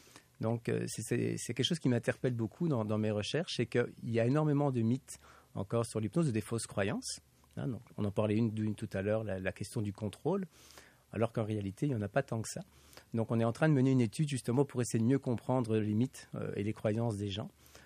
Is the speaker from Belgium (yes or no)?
yes; Belgium; Donc moi, je viens de Belgique.